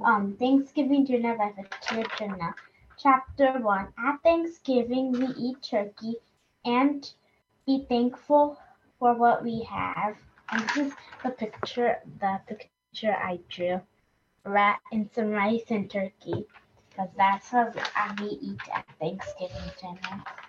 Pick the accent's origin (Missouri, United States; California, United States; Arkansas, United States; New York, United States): New York, United States; Hudson; I'm 9 years old, and I'm also from Hudson.